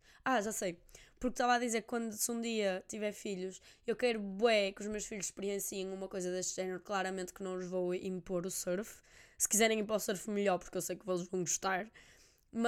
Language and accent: Portuguese; Norte, Portugal; porque somos do Norte, e o Norte é bem negligenciado.